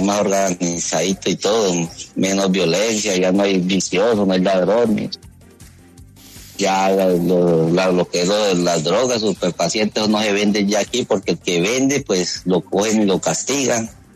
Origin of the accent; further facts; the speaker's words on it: Puerto Leguízamo, Putumayo, Colombia; Yo soy nacido y criado aquí en Puerto Leguízamo.